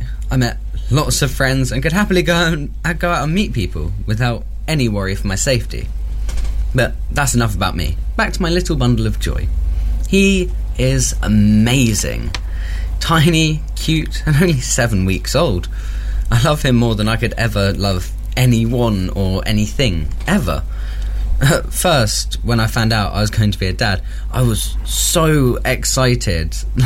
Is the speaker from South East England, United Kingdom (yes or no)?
yes; Portsmouth, South East England, United Kingdom; born there; Personally, I was born in Portsmouth and lived in Lee Park for the first 5 years of my life.